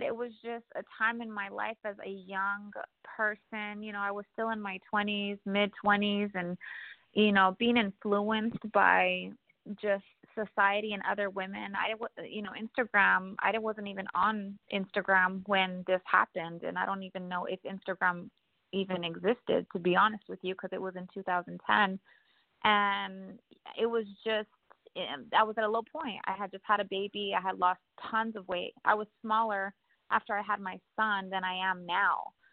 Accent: New Mexico, United States; now in Las Vegas, United States; Growing up where I grew up in New Mexico, you didn't see anybody working out.

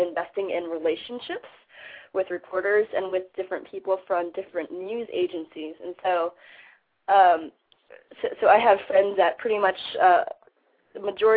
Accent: California, United States; just growing up in Silicon Valley, having coded a few websites in high school and in college.

